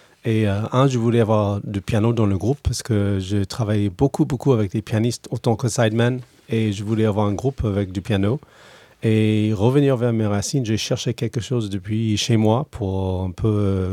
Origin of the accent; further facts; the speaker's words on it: Calgary, Alberta, Canada; je viens de Calgary, Canada, et là-bas, c'est le plus grand rodeo d'Amérique du Nord. Et du coup, il y a un peu de cowboy chez moi et même j'ai un peu des racines américaines de cowboy.